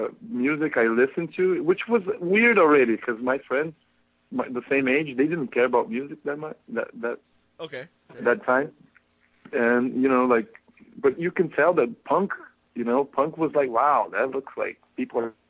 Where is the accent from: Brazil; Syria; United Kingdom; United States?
Brazil; old punk bands, some of the first punk bands in Brazil.